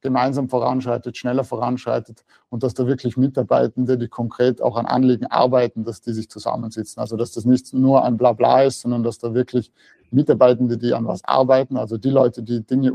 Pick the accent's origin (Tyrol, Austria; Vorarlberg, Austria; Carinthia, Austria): Vorarlberg, Austria; also born or lived in Vienna; als ich wieder aus Wien zurück in meine Heimat nach Vorarlberg gekommen bin